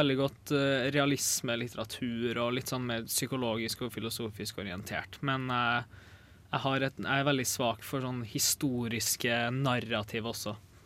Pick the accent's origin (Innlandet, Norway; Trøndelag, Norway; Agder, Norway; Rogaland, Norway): Trøndelag, Norway; Trondheim; Jeg 21 år gammel, født og oppvokst i Trondheim.